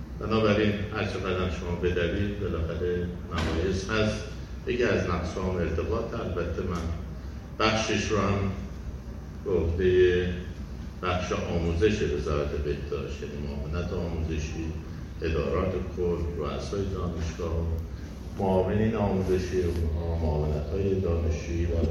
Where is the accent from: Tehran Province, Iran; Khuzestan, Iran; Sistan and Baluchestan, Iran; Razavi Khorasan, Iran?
Razavi Khorasan, Iran; Mashhad; تو اون شهر من متولد شدم، بزرگ شدم و بعدم دبیرستانم